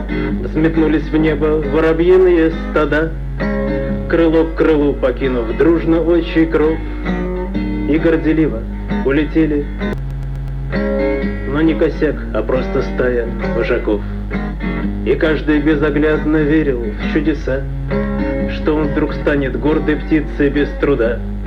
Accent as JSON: {"language": "Russian", "region": "Saint Petersburg", "country": "Russia", "moved": "yes", "lives_now": "Israel", "said": "Я приехал из Ленинграда в 90-м году."}